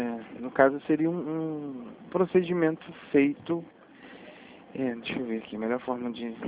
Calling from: Rio de Janeiro, Brazil; Rio de Janeiro, bairro Campo Grande.

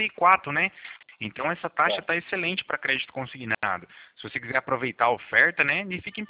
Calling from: Cornélio Procópio, Paraná, Brazil; Eu sou de Cornélio Procópio, Paraná.

